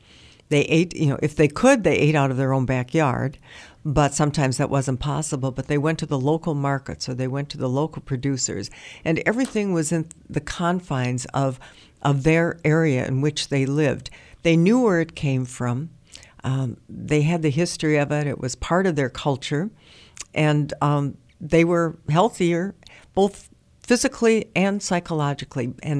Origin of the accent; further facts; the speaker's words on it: Superior, Wisconsin, United States; I'm from Superior, northern Wisconsin.